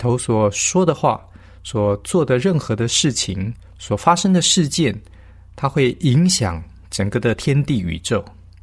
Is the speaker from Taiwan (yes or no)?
no; China; 就好像我们中国人所讲的阴阳协调一样的观念